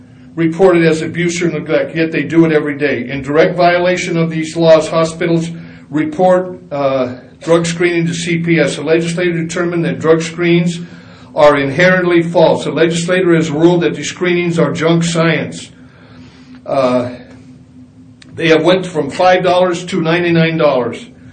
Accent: California, United States; I hail from San Bernardino County, the largest county under your purview.

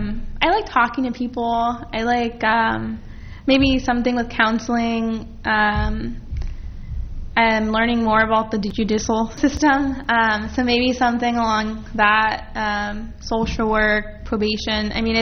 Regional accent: San Bernardino, California, United States; now in San Diego, United States; I am originally from San Bernardino, so I moved here with my older brother and his wife and kids

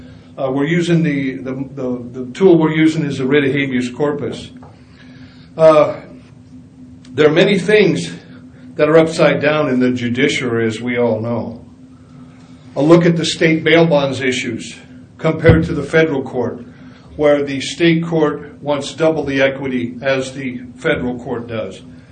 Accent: California, United States; I hail from San Bernardino County, the largest county under your purview.

